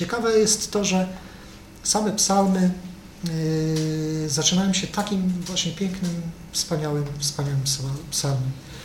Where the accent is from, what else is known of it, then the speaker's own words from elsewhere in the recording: Poznań, Greater Poland Voivodeship, Poland; jestem z Poznania. Jestem ze zboru, który mieści się przy ulicy Kręcowej.